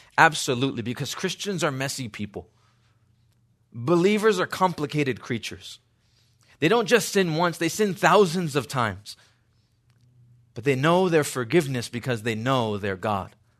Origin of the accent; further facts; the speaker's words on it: East Coast, United States; Even growing up on the East Coast, the summers for us, high temperatures of 89 degrees.